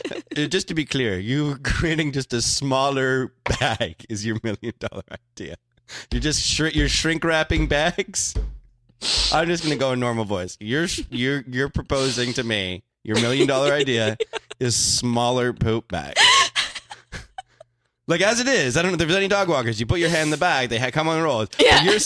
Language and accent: English; Canada; I'm Canadian. Yeah, yeah, yeah. And it was started in Canada.